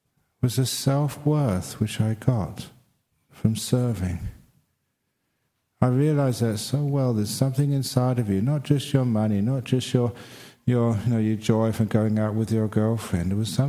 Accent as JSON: {"language": "English", "country": "Australia"}